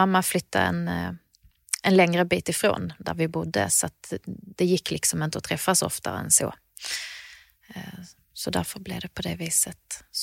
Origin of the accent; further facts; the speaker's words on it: Teckomatorp, Skåne, Sweden; Det var så stora kontraster mot det vi hade hemma i Teckomatorp, så att då fattade de det beslutet att då fick jag flytta tillbaka.